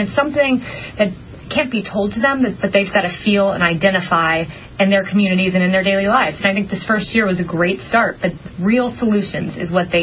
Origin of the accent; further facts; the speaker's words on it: Florida, United States; I hear about it every time I go back to my home state of Florida.